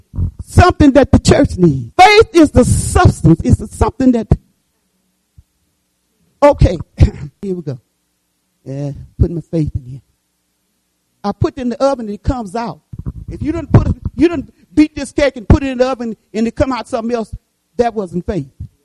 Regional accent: Michigan, United States; born there; I knew I was in Detroit, Michigan. I was born in Michigan.

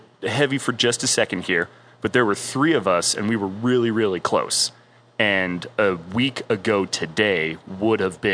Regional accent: California, United States; took French all through middle school and about 3 years of high school, which, you know, makes perfect sense growing up in Southern California.

